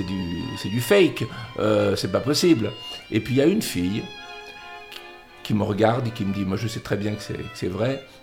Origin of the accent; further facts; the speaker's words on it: Île-de-France, France; first language Catalan; French is a second language; also born or lived in Spain; Je suis né en Espagne, donc ma langue maternelle, c'était pas le français, c'était le catalan.